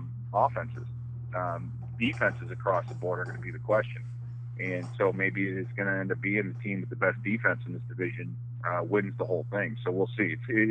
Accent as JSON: {"language": "English", "town": "Chicago", "region": "Illinois", "country": "United States", "tie": "born or raised there", "said": "I mean, growing up in Chicago, you're used to defense, you're used to black and blue and all that other stuff."}